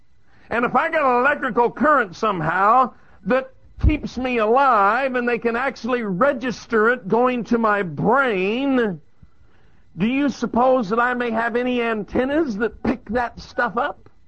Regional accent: Colorado, United States; I was raised in Southern Colorado, and I thought, I'm going to drive up through the San Luis Valley.

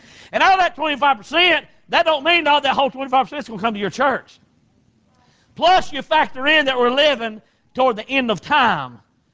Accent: North Carolina, United States; born or raised there

